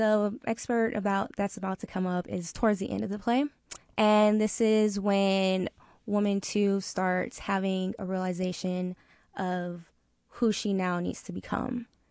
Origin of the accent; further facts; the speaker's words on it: Sacramento, California, United States; doing it here in Sacramento, being that this is my hometown and my whole family is coming out.